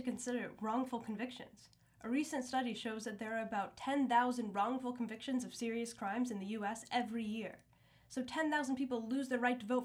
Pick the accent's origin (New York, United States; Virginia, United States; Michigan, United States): Virginia, United States; I come from Virginia, where the Supreme Court just shot down the executive order that allowed felons to vote.